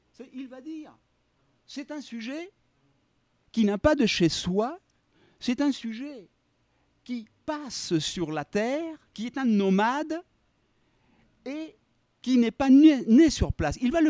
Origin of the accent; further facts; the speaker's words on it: Buenos Aires, Argentina; Vous savez, lorsque vous venez chez nous, à Buenos Aires, je peux vous amener dans des coins